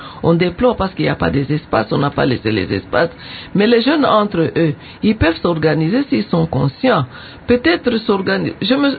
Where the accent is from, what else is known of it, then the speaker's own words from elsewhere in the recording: Bukavu, South Kivu, DR Congo; now in Kikwit, DR Congo; Moi, j'ai quitté le Kivu, là. à Bukavu, oui. Et je suis allée jusqu'à Kikwit. Je ne connaissais même pas le Monokutuba.